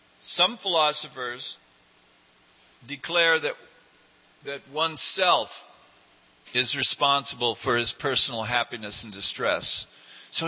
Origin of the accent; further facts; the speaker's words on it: Oregon, United States; Oh, and I'm from Oregon. In Oregon, we're very conscious about these kind of things.